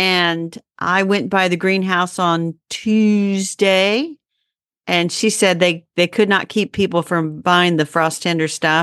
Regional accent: Indianapolis, Indiana, United States; from Indianapolis, Indiana.

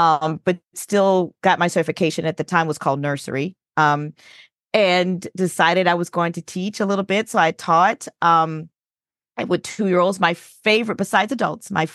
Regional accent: New Orleans, Louisiana, United States; I'm originally from New Orleans. And so I went to college there, went to university, Xavier University there.

